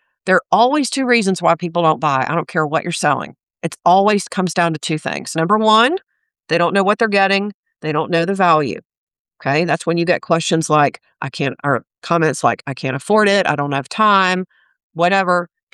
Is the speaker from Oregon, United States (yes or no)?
no; North Carolina, United States; I'm from North Carolina.